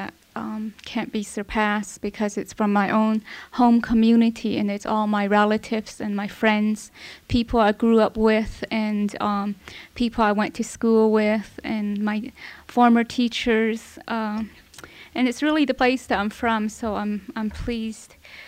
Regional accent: Shiprock, New Mexico, United States; I am from Shiprock, New Mexico, and so I was very honored and very pleased to have been selected for the parade honor, because I had always gone back every year for the Shiprock Fair

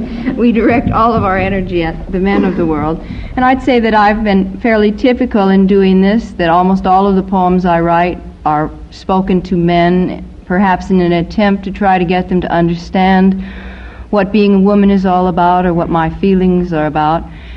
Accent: California, United States; Growing up in Southern California, developed an extreme prejudice against blondes

